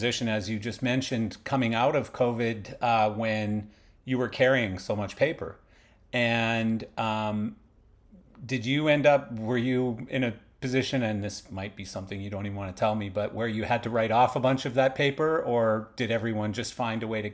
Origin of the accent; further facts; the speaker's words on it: Canada; I'm a big hockey fan because I'm Canadian, of course